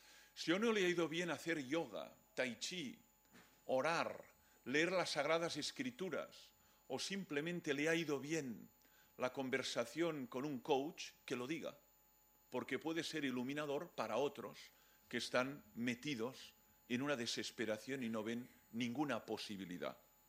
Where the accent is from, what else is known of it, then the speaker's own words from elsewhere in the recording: Barcelona, Catalonia, Spain; en la ciudad de Barcelona, que es de donde vengo, ¿no?